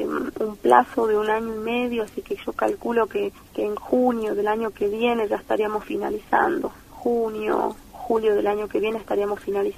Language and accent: Spanish; Volcán, Jujuy, Argentina; Yo soy originaria del pueblo Tilián. Mi pueblo se asentó en la localidad de Volcán.